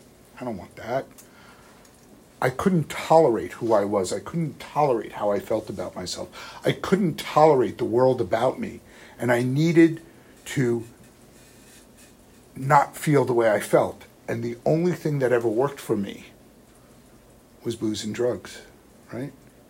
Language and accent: English; New York City, New York, United States; I grew up in New York, New York City.